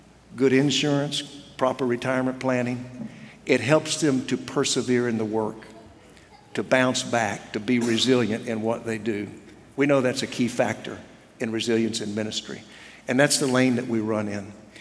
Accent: Oklahoma, United States; I grew up in the First Baptist Church in the county seat town in Oklahoma.

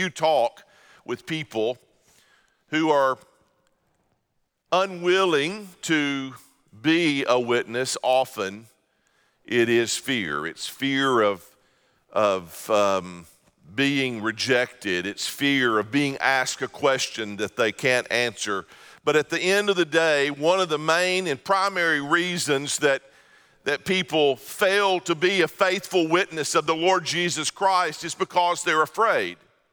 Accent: Mississippi, United States; If I'm from Mississippi originally, so I would normally say they walked the hills and hollers of Judea.

